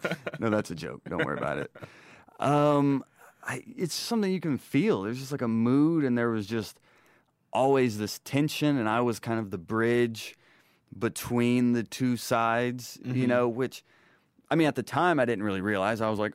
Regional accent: Rome, Georgia, United States; He was in Rome. I'm originally from Rome, Georgia.

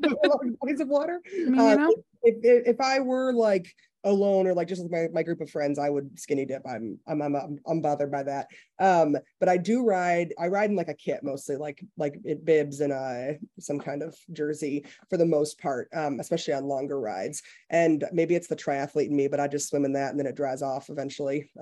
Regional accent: Detroit, Michigan, United States; So like you mentioned, I'm moving from Detroit. I've lived in the Detroit area my entire life. I've lived in the city itself for 10 years

